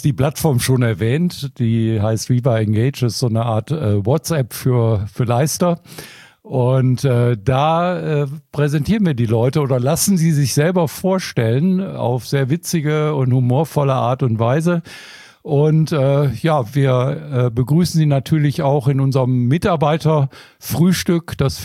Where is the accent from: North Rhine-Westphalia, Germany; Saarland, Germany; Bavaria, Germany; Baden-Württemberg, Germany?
North Rhine-Westphalia, Germany; Mülheim; Ja, ich bin ein Kind des Ruhrgebiets, also im Pott sozusagen.